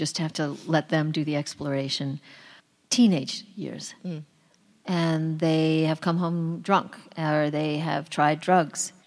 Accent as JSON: {"language": "English", "town": "Long Island", "region": "New York", "country": "United States"}